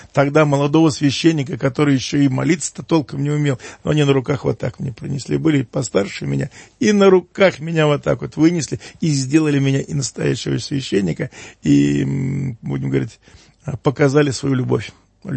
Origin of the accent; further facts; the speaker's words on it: Kazakhstan; also born or lived in Orenburg, Russia; я всю школу закончил в Казахстане, я закончил училище, техникум в Казахстане. Поэтому Казахстан меня выкормил, выучил. Как я могу, сын Казахстана, говорить о своей земле плохо? Хотя я родился в Оренбурге, в России